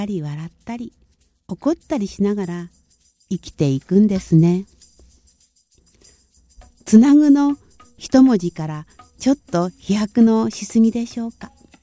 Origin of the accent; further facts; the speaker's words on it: Fukushima, Japan; いつの間にか私も自分のふるさと福島を思い出して重ねておりました。本当に年を取るとともにふるさとを思う気持ちが強くなり、なんだか里帰りしたくなりました。